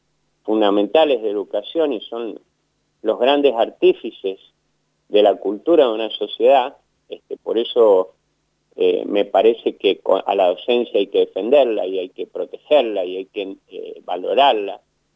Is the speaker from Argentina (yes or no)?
yes; Mendoza, Argentina; como mendocinos todos queremos tener